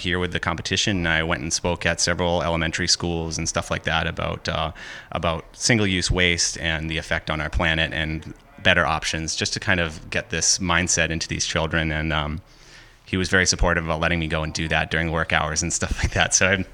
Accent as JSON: {"language": "English", "town": "Hampton Falls", "region": "New Hampshire", "country": "United States", "said": "I'm from Hampton Falls, New Hampshire."}